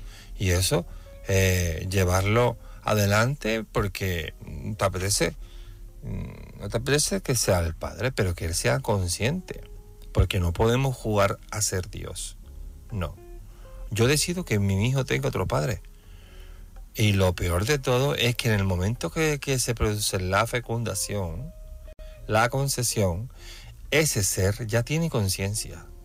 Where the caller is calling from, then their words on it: Seville, Andalusia, Spain; Buenas noches … de Sevilla y llamo para opinarle el tema de esta noche